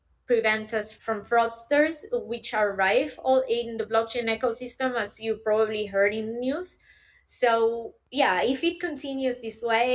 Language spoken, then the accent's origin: English; Argentina; I come from Argentina, which is a country that right now it's at 105% of inflation.